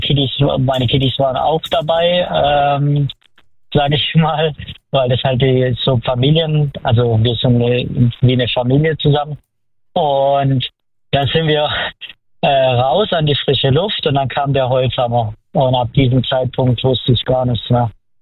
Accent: Calw, Baden-Württemberg, Germany; Aus Calw.

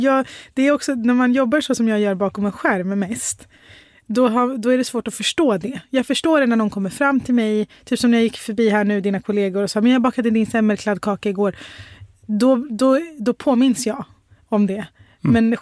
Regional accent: Sweden; born there

